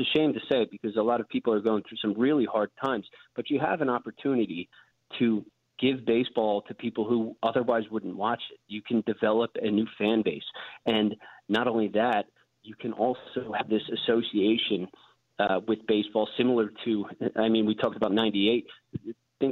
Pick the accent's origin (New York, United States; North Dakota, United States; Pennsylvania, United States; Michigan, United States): Pennsylvania, United States; Philadelphia; I'm not sure if you guys are sister stations with 94.1 WIP, which is my hometown in Philly.